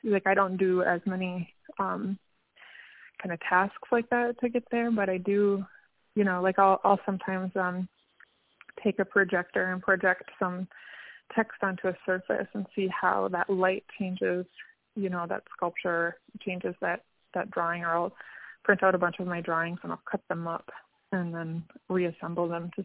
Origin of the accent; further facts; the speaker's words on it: Grand Portage, Minnesota, United States; I was raised in Grand Portage, Ojibwe, and the famous artist from Grand Portage he's deceased, is George Morrison.